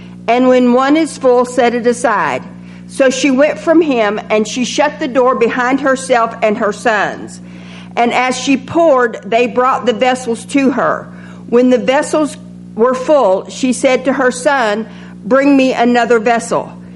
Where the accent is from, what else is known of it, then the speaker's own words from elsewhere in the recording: the South, United States; accent: southern; I hope y'all can understand my southern accent.